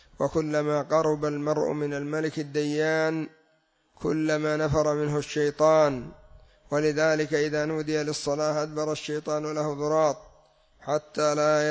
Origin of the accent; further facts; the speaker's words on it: Yemen; وعندنا في اليمن كان الناس يتأثرون